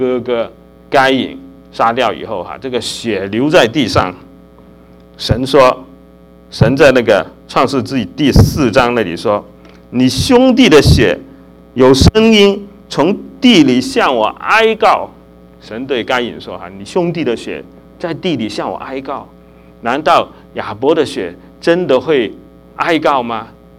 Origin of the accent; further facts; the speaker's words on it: China; 那我们中国人其实早就也有这方面的思考啊